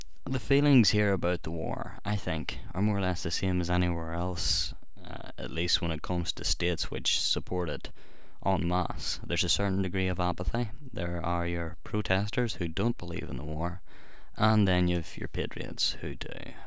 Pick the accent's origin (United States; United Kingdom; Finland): United Kingdom; Northern Ireland; I'm from Northern Ireland